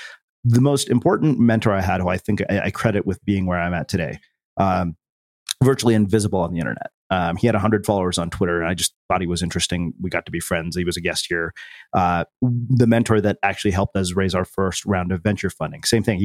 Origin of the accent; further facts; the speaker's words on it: India; I was like, I'm Indian.